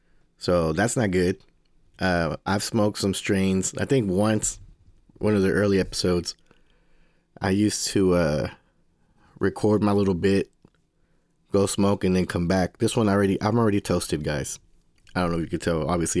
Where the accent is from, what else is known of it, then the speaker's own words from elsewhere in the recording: Houston, Texas, United States; I'm from Houston, Texas, where cannabis is illegal.